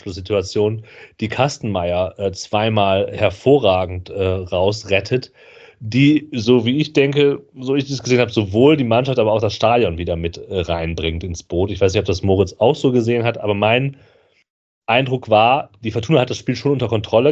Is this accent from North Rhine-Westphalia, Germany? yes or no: yes; Düsseldorf, North Rhine-Westphalia, Germany; dass man als Düsseldorfer halt weiß, wie safe er durchweg gewesen wäre.